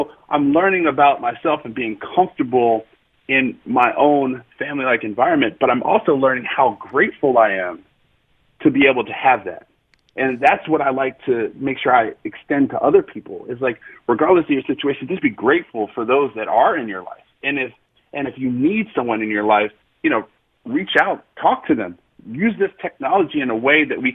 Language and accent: English; Maryland, United States; also born or lived in California; I was born in California. I grew up in Maryland. And I went to school at Michigan.